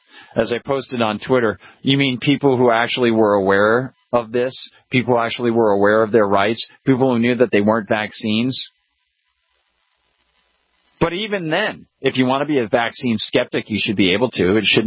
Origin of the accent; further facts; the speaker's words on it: New Jersey, United States; The case focused on four New Jersey nurses, I'm from Jersey, who filed a lawsuit